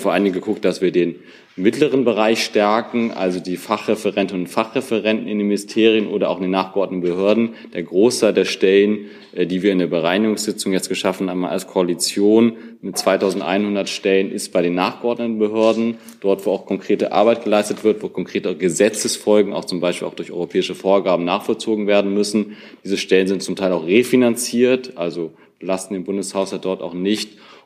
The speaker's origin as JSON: {"language": "German", "region": "Northern Germany", "country": "Germany", "said": "Ich bin Norddeutscher"}